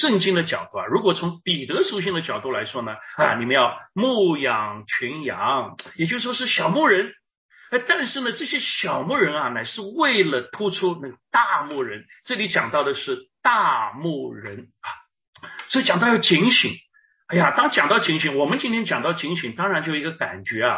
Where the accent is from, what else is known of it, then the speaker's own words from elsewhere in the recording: Shanghai, China; 我是上海人，我很喜欢吃生煎包啊，啊，那么有一次呢，回到上海啊